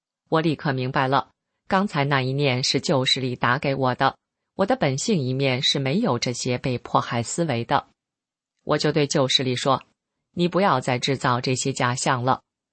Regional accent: North China, China; 婆婆是南方人，喜欢吃米饭，我是北方人，喜欢吃面条

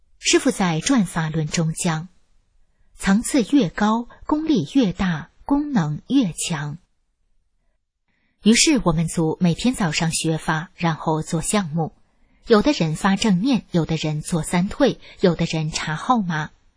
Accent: Vietnam; Chinese is a second language; 您好，很高兴认识，我是越南人，我的中文很差

